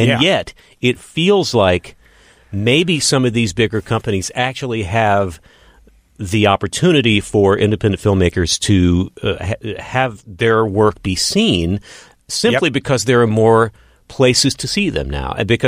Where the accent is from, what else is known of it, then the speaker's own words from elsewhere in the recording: Odessa, Texas, United States; now in Los Angeles, United States; back when I was growing up in Odessa, Texas